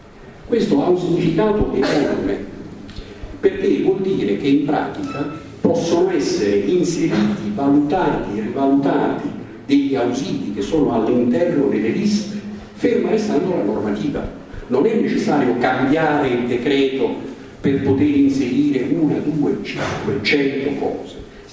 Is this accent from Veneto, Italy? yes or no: no; Naples, Campania, Italy; io sono napoletano